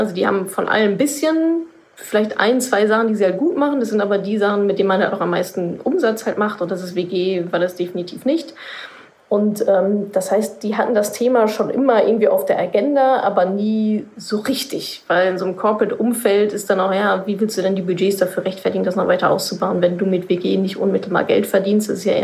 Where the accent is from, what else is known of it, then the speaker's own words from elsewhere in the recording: North Rhine-Westphalia, Germany; Also ich komme ja aus dem Ruhrgebiet.